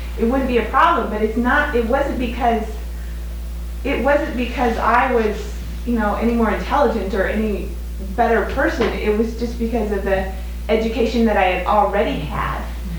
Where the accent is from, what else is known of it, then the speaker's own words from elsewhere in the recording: Everett, Washington, United States; Well, I grew up in Everett, Washington, which is about, and went to high school, which is about 90% white